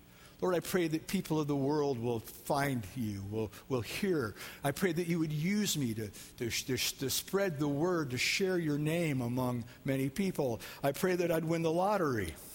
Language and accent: English; Iowa, United States; I'm going to close with this story about this little town in the Midwest. I'm from Iowa, and I understand this.